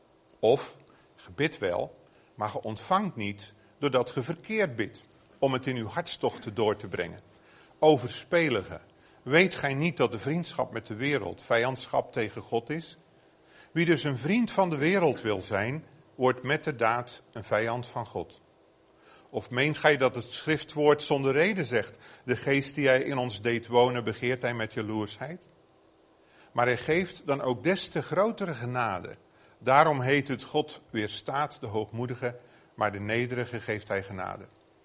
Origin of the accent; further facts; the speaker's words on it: Flanders, Belgium; zoals ze bij ons in Vlaanderen zeggen.